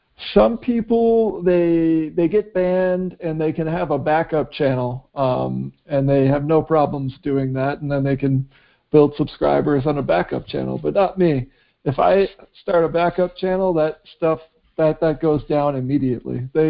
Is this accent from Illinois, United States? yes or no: no; Wisconsin, United States; now in Montana, United States; So I grew up in Wisconsin. But ever since 2007, I've been just traveling the world mostly.